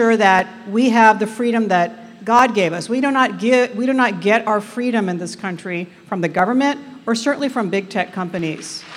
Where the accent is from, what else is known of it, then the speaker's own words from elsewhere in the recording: California, United States; Now, I come from Silicon Valley